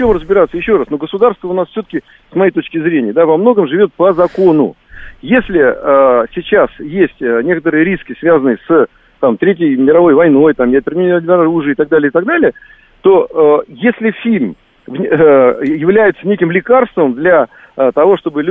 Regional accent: Moscow, Russia; знаете, я тоже из Москвы.

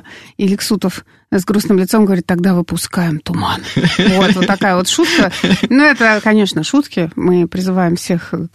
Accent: Saint Petersburg, Russia; now in Moscow, Russia; я будучи там родом из Ленинграда, из Санкт-Петербурга

